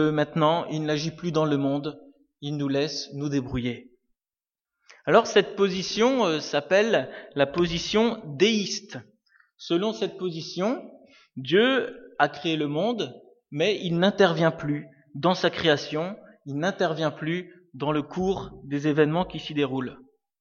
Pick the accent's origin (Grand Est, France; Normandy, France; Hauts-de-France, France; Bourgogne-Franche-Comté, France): Grand Est, France; je suis originaire d'Alsace